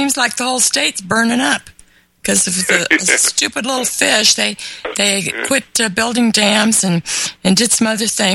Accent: California, United States; I grew up in California. It was a beautiful state.

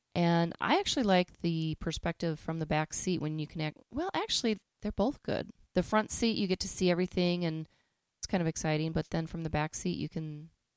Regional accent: Chicago, Illinois, United States; I want my cheesy pizza. I'm from Chicago. I want good pizza.

